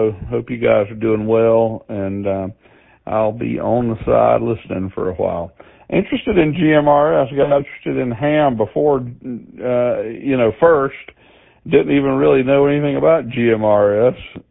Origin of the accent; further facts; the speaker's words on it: Anderson, South Carolina, United States; now in Elgin, United States; I was born and raised in Anderson, South Carolina, but been down in Elgin for the last 20 years or so.